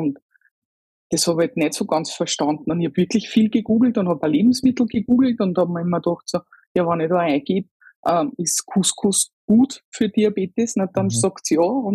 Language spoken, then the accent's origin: German; St. Pölten, Lower Austria, Austria; ich bin aus Österreich, also aus St. Pölten genau, bin 44 Jahre alt